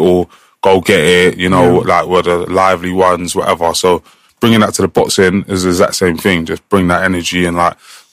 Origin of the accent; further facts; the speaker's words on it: England, United Kingdom; I was on the plane to the qualifiers thinking, I'm the one from England that's coming here.